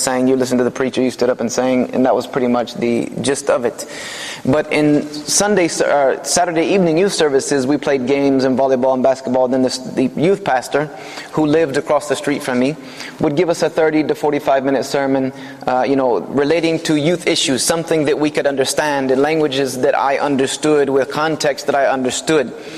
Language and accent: English; Greenville, South Carolina, United States; I was born and raised in the East Coast of the United States in South Carolina in a very small town called Greenville, South Carolina, which is in the foothills of the Appalachian Mountains, very close to North Carolina.